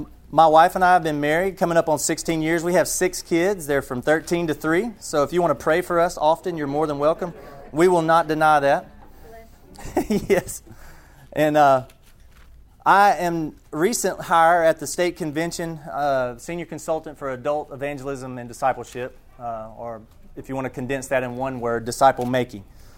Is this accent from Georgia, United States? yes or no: yes; Buford, Georgia, United States; now in North Carolina, United States; I am from Buford, Georgia. Anybody know where Buford, Georgia is?